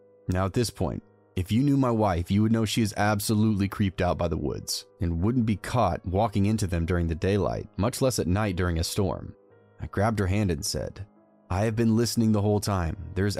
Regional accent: Oregon, United States; now in Las Vegas, United States; I grew up in Oregon, so I really love the rain, and for the past 10 years we've lived in Vegas

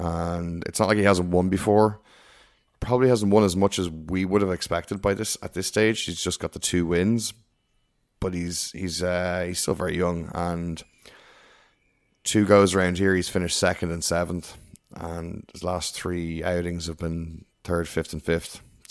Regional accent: Ireland; I can't say I can't fade Rory because, you know, I'm Irish.

